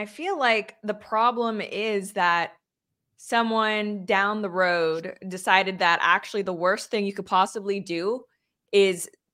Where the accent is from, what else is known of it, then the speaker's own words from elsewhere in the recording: Hong Kong; So I grew up in Hong Kong